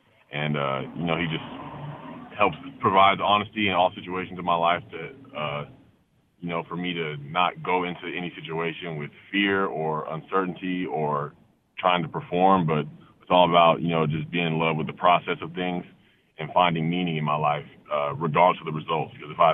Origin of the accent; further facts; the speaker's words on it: Atlanta, Georgia, United States; Yeah, growing up in Atlanta, it was, you know, it looked great on paper. You know, we were in the suburbs.